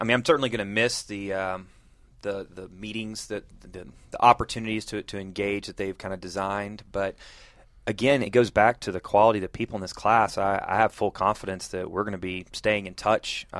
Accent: Atlanta, Georgia, United States; Growing up in Atlanta, I'm kind of shame on myself for not knowing as much as I should about Atlanta growing up here

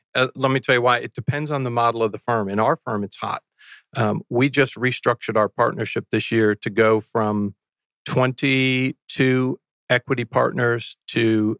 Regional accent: Scranton, Pennsylvania, United States; Scranton Dodge, Scranton was my hometown.

